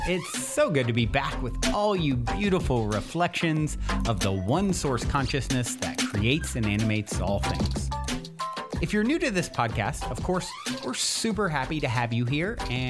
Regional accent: Virginia, United States; moved away as an adult; and I grew up in Virginia, as many of you know or may have heard at some point

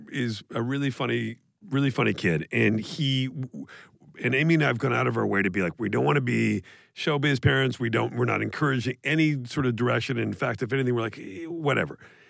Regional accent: Canada; as a Canadian, I know probably the least amount about baseball growing up.

